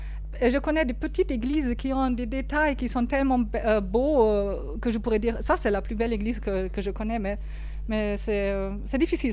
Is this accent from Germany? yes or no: yes; Germany; first language German; French is a second language; je viens de l'Allemagne, donc c'est mon chez-moi.